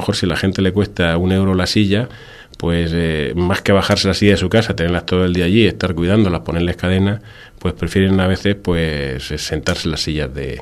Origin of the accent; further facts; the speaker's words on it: Jumilla, Region of Murcia, Spain; solo utilizamos nuestras sillas los que somos de Jumilla